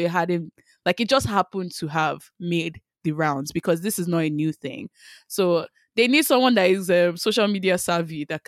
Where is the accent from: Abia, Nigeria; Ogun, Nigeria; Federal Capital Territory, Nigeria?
Ogun, Nigeria; Imobi; So I'm not from Ijebu Ode. I'm from Imobi, which is Ijebu East. I'm still Ijebu, and the festival is for Ijebu people